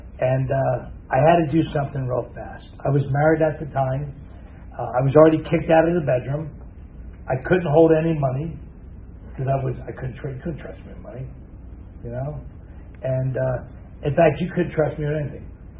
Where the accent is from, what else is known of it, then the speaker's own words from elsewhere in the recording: New Jersey, United States; I'm a guy from Jersey, so I'm going to talk with my hands, okay? That's what we do in Jersey.